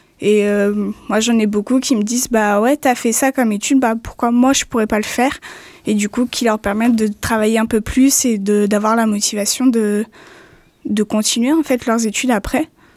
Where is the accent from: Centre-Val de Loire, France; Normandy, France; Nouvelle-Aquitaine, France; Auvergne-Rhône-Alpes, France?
Centre-Val de Loire, France; je viens de Selom, à côté de Vendôme